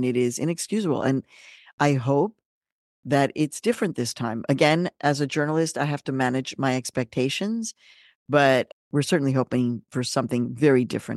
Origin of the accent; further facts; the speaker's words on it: Mexico; now in United States; You know, I was born in Mexico. I'm a Mexican immigrant, a proud Mexican immigrant.